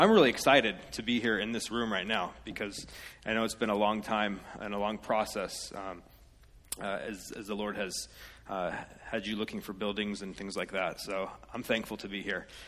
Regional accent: Los Angeles, California, United States; now in Italy; I'm Italian-American. I grew up in Los Angeles, but my dad grew up in Italy

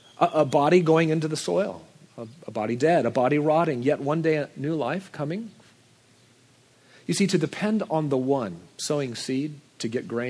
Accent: Nebraska, United States; I saw a lot of those growing up in Nebraska.

